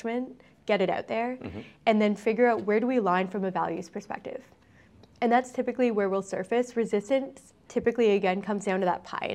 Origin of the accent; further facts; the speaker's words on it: United States; I'm an American. I run actually a U.S. headquartered company.